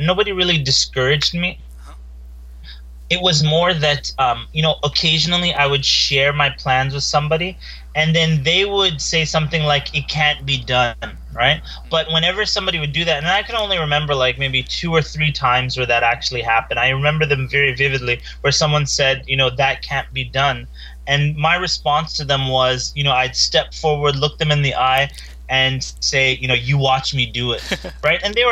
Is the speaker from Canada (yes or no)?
yes; Canada; growing up in Canada, I was in this little city that didn't have too many Muslims, didn't have too many minorities, and I really stood out in that city.